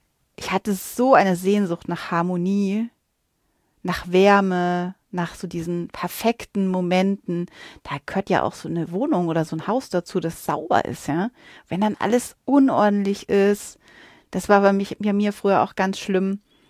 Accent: Bavaria, Germany; Ich bin ja aus Bayern und bei uns kam immer das Christkind

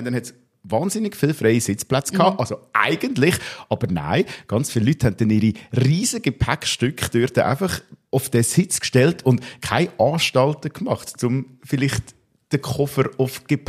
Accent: Aargau, Switzerland; Nein, lustigerweise nicht als Aargauer.

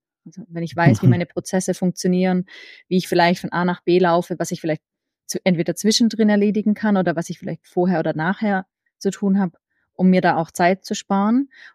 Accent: Germany; now in Switzerland

